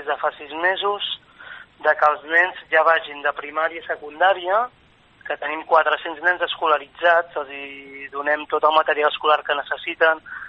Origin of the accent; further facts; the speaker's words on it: Calella, Catalonia, Spain; sort d'haver nascut a un gran poble, no? Ja sembla que els últims anys no puc estar gairebé mai en el meu poble